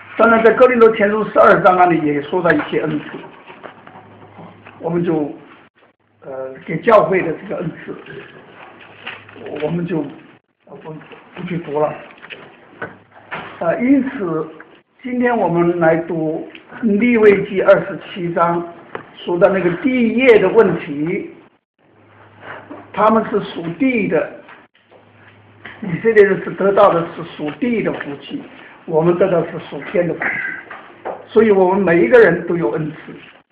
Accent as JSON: {"language": "Chinese", "country": "China", "said": "干量的意思啊，就相当于我们中国人的一升一斗。我们过去买米啊，不是称重量，是拿一个斗，拿一个升来量一量。"}